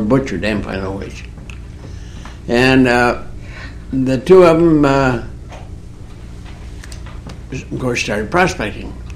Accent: Juneau, Alaska, United States; born there; Well, that's easy. I was born right here in Juneau.

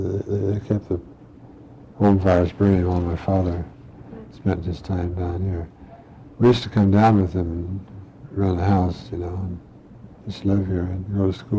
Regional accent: Valdez, Alaska, United States; he and I grew up in Valdez together.

